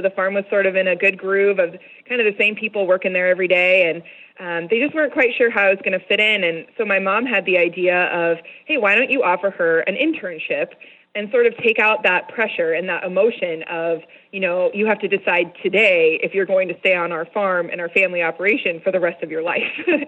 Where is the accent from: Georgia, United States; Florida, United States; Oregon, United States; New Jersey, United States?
Oregon, United States; St. Paul; So I grew up out here in St. Paul, Oregon, and we farm about 1,000 acres.